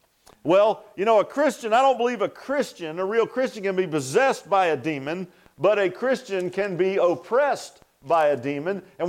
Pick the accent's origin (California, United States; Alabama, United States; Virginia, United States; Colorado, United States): Virginia, United States; Virginia Beach; I remember I grew up in the Virginia Beach area, and there was a lot of Revolutionary War things close by, Williamsburg, Petersburg, and even in Norfolk itself.